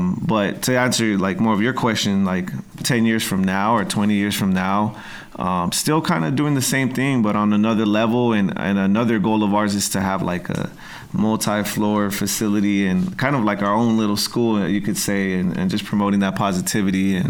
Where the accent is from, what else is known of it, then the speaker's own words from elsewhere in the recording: Pacoima, California, United States; So we're pretty much born and raised in Pacoima. Our family, we have like maybe, we're probably the second generation in Pacoima from our family. Most of our family came from Mexico. But we did grow up out here.